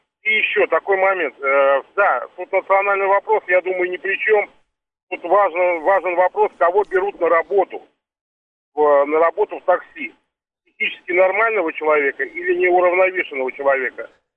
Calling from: Moscow, Russia; я из Москвы звоню.

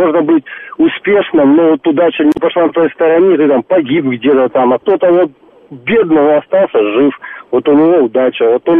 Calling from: Moscow, Russia; Я из Москвы.

